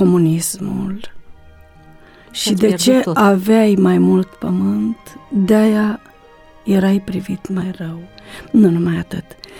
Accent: Ialomița County, Romania; born there; M-am născut într-adevăr în Ialomița. Părinții mei au fost credincioși. M-am născut într-o familie de credincioși.

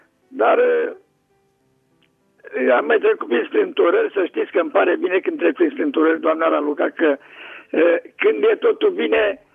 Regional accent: Slatina, Olt County, Romania; din Slatina.

